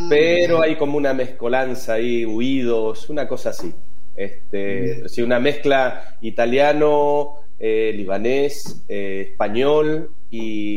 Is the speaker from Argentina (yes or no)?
yes; Patagonia, Argentina; also born or lived in Puerto Deseado; primero siempre digo que primero soy patagónico y después argentino.